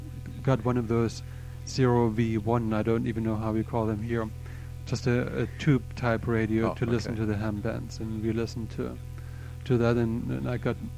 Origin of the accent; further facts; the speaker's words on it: Schmiedeberg, Saxony, Germany; also born or lived in Schellerau; I grew up near Dresden in Saxony. Was born in Schellerau up in the mountains, and then spent most of those years there in Schmiedeberg, which is a town up in the hills